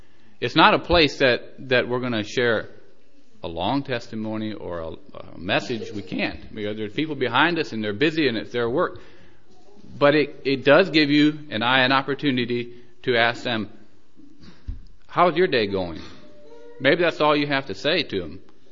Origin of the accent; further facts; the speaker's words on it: United States; when they hear that I'm from America, they want to know what I think about the presidential election